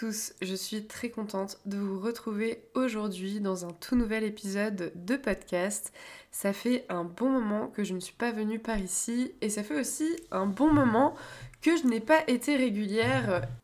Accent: Brest, Brittany, France; also born or lived in Loire-Atlantique / Normandy; Donc moi je suis née à Brest, j'ai été dans un premier temps dans le Finistère, et puis après on est allé du côté de Nantes, donc Loire-Atlantique, pareil, toujours assez proche de la Bretagne.

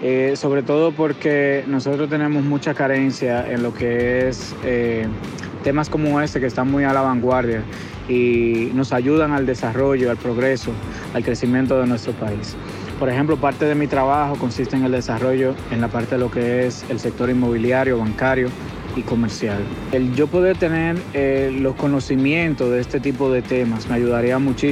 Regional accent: Dominican Republic; Soy de República Dominicana.

